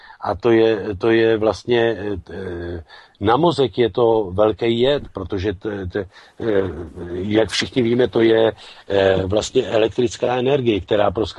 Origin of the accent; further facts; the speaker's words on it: Bohemia, Czechia; now in United States; já jsem právník z Čech, ale my teď tady máme taky pár soudních řízení v Americe